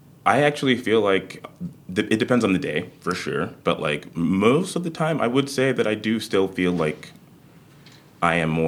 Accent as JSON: {"language": "English", "country": "Canada", "tie": "born or raised there", "also_born_or_lived": "Nigeria / Netherlands / Texas", "lives_now": "Los Angeles, United States", "said": "I like to say that I grew up in Canada because that's where I spent the most amount of time prior to living in LA. But I was born in Nigeria, spent some time in Holland, 7 years in Canada, which was a magical time. Then moved to Texas for high school"}